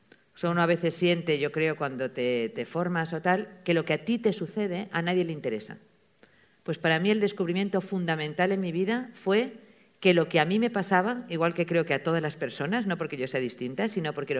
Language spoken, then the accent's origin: Spanish; Valencia, Valencian Community, Spain; born there; Yo nací en Valencia, nacimos los cuatro